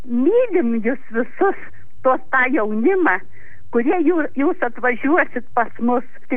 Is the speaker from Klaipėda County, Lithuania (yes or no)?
no; Tauragė, Tauragė County, Lithuania; Aš Tauragiškė